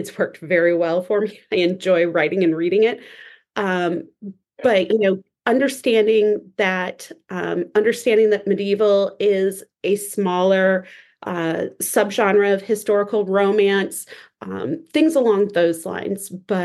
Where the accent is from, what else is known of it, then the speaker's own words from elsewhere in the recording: Midwest, United States; I grew up in the Midwest. We have winter for reals.